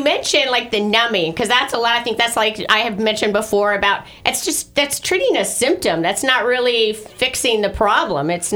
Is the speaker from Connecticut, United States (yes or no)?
no; Tampa, Florida, United States; born there; I was born in Tampa Bay, St. Anthony's Hospital.